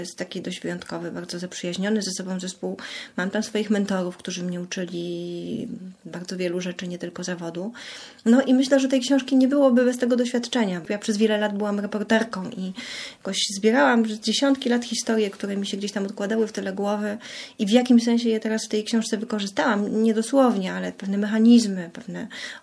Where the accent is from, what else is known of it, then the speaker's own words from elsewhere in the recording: Pomeranian Voivodeship, Poland; jako kaszubka wychowana przez kaszubki jestem przyzwyczajona do takiego chłodnego sposobu bycia, życia. Takie są kaszuby